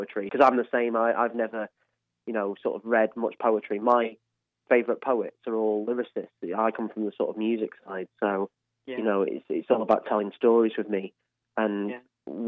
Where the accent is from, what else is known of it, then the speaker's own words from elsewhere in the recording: Manchester, North West England, United Kingdom; I'm 42 and I'm from Manchester originally, living here, been living back here now about 5 years.